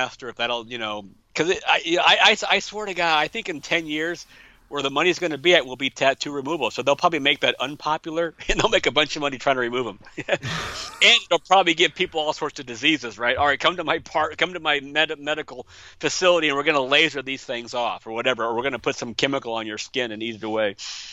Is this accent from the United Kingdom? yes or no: no; Midwest, United States; I grew up in the Midwest in America